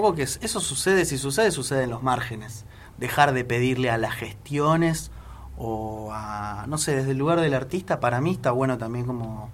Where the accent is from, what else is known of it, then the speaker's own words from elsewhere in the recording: Argentina; tenemos un bagaje cultural como argentinos muy grandote